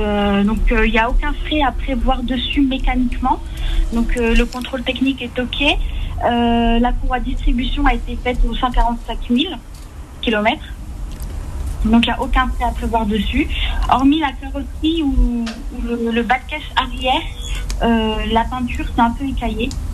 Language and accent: French; Paris, Île-de-France, France; Alors, moi, je suis de Paris.